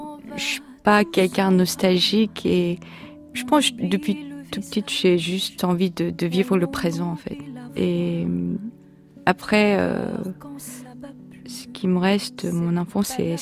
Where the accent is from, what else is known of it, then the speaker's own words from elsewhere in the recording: South Korea; il y a la musique que j'ai écoutée quand j'étais petite, quand j'étais en Corée, qui me reviennent, en fait.